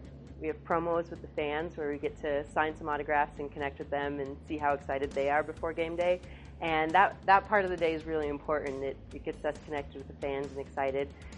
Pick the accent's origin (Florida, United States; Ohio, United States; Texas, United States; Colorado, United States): Colorado, United States; Colorado Springs; I'm from Colorado Springs, and this is my fifth season as a Denver Broncos cheerleader.